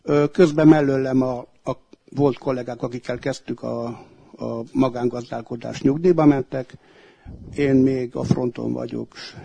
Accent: Küküllődomb, Mureș County, Romania; amit a szüleim törököltem Küküllődombon, onnan származom

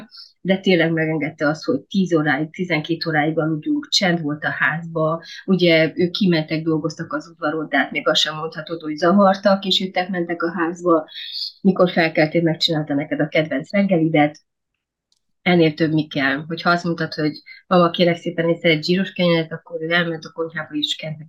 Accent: Târgu Mureș, Mureș County, Romania; 1983. március 27-én születtem Marosvásárhelyen, itt is nevelkedtem, és a gyerekkorom egy részét is itt töltöttem.

